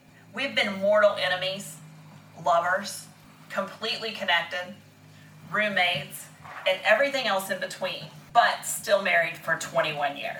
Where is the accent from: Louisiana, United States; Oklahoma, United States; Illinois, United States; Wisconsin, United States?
Oklahoma, United States; But growing up in Oklahoma, I was actually working a temp job one time